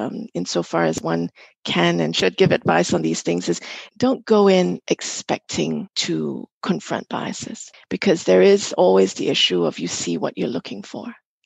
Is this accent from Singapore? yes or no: yes; Singapore; now in London, United Kingdom; growing up in Singapore and having had my early career in Singapore